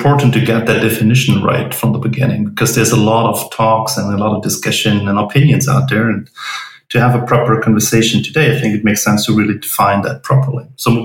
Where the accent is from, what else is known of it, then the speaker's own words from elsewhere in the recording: Germany; accent: German; English is a second language; probably here for my accent, I'm German.